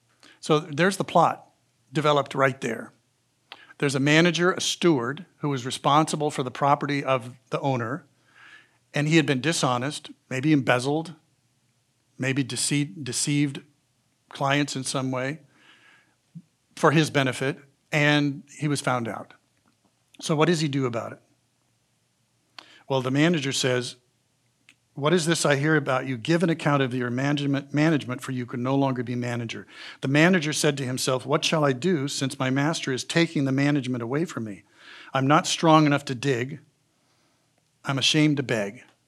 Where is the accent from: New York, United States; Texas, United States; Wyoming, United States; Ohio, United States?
Wyoming, United States; Laramie; came back to my hometown of Laramie, Wyoming, back to where most of my friends were still living and doing business now.